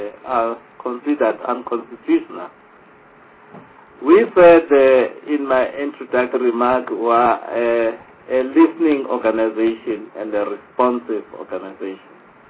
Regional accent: South Africa; As South African, as a young democracy, we have not reached an agreement what is our national interest. It's something we're still engaging and debating as South Africans

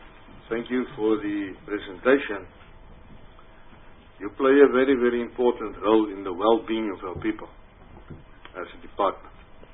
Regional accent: Northern Cape, South Africa; because I am from the Northern Cape.

